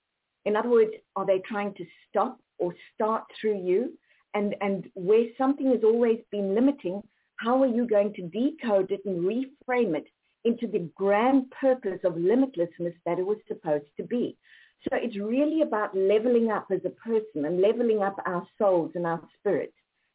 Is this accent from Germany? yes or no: no; South Africa; now in United States; I am originally from South Africa, now living in Texas.